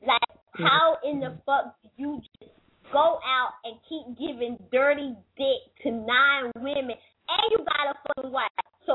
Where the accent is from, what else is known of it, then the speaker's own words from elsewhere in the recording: New York, United States; I'm from New York.